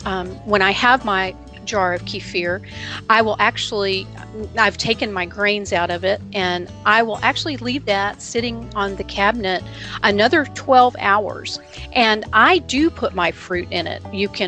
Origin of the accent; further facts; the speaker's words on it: Texas, United States; I'm from Texas. I got to say howdy.